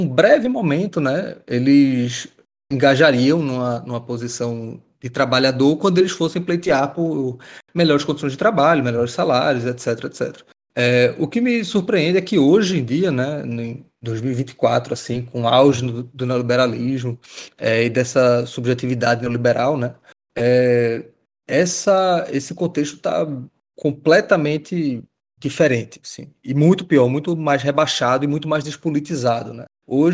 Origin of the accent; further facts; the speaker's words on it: Recife, Pernambuco, Brazil; Sou aqui de Recife, professor do IFPE.